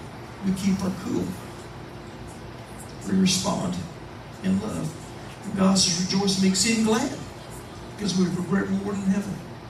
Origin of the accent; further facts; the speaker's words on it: Kansas, United States; now in Tennessee, United States; Even though I was raised in Kansas, I've been in the South for 62 years. Been in the South. I'm a farm boy, Southern boy. I love Tennessee.